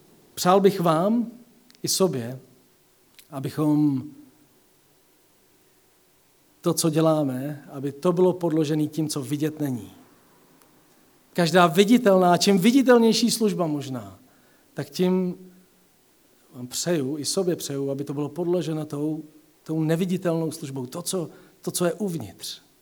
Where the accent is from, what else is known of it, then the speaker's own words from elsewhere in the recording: Central Bohemian Region, Czechia; Pocházím od Berounky, žiju v záplavovém pásmu a když přijde povodeň, nic neodolá.